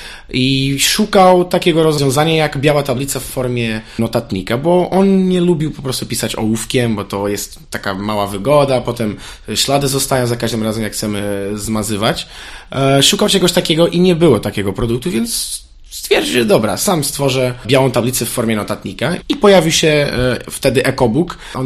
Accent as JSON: {"language": "Polish", "country": "Portugal", "second_language": "Polish", "lives_now": "Poland", "said": "pochodzę z Portugalii"}